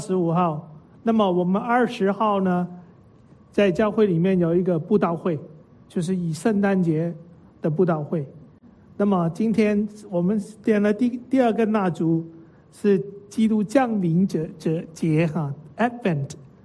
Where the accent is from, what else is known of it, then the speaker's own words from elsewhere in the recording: Hong Kong; also born or lived in Taiwan; 我在香港出生，在香港长大